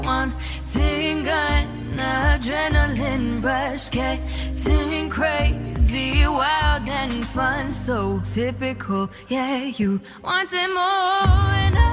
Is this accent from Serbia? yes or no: no; Canada; Ja, iako sam rođena i odrasla u Kanadi, osjećam se i kao Srpkinja i nikad ne sakrivam svoje poreklo